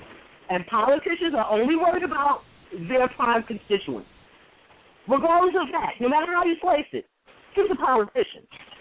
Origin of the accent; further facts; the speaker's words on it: New York City, New York, United States; Especially growing up in Queensbridge, I can't believe I'm saying this.